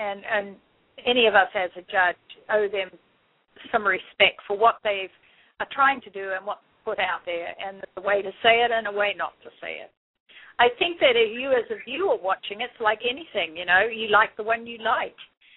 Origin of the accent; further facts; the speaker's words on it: New Zealand; now in United States; in New Zealand, I haven't lived there for like 36 years, but I'm a New Zealander. I have a New Zealand passport.